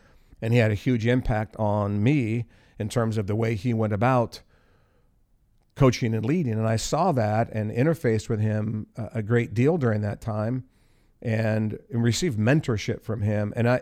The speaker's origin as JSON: {"language": "English", "town": "Columbus", "region": "Ohio", "country": "United States", "tie": "born or raised there", "said": "and I grew up in Columbus, so I went to Ohio State."}